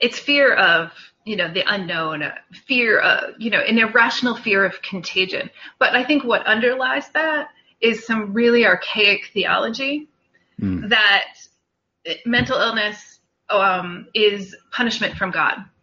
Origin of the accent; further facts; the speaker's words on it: Massachusetts, United States; Yes, I grew up on Cape Cod. For those of you who are far away and don't realize that that's a beautiful place to be from.